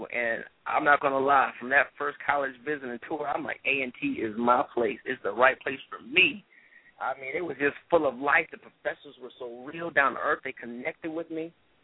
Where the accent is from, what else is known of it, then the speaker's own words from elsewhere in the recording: Tarver, North Carolina, United States; I'm from Tarver, North Carolina. We got to speak everybody.